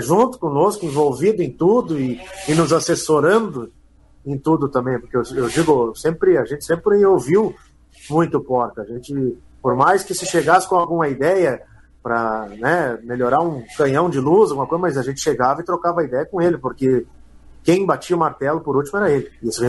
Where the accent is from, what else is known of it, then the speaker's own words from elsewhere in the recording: Montenegro, Rio Grande do Sul, Brazil; Eles vieram tocar na minha terra, ali em Montenegro, e nós fomos no baile. Na época eu tinha 10 anos, porque eu sou de setembro, né?